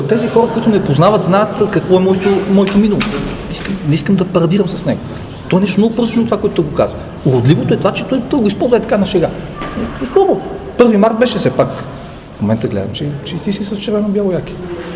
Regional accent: Samokov, Sofia Province, Bulgaria; born there; защо съм роден в Самоков, нито къде е роден баща ми, къде е роден дядо ми

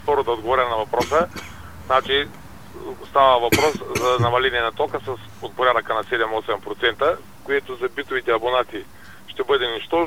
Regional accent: Russia; Аз съм от Русия

